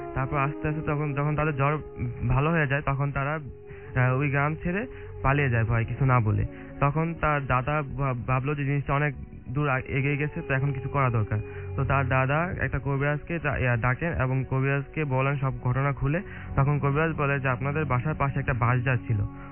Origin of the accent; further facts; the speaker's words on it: Dhaka, Dhaka Division, Bangladesh; উত্তরা থেকে আসছি। আমি টেক্সটাইল ইঞ্জিনিয়ারিং করতেছি মিরপুর আইএসটিসি থেকে।